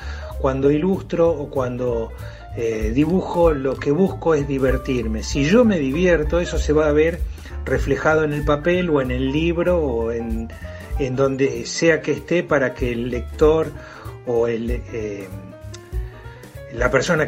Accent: Rosario, Santa Fe, Argentina; now in Buenos Aires, Argentina; hice Bellas Artes en la ciudad de Rosario, de donde yo soy, y empecé a trabajar desde muy joven en agencias de publicidad, en revistas y en diarios. Desde el año 1985 me vine a Buenos Aires

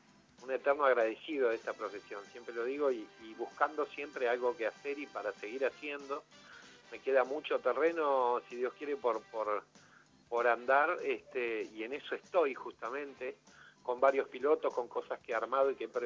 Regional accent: Uruguay; now in Argentina; lo mismo que mi corazón también está a pleno con lo que es mi paisito, con lo que es Uruguay, que me enseñó y me preparó, siempre digo, para vivir lo que me tocaba vivir acá.

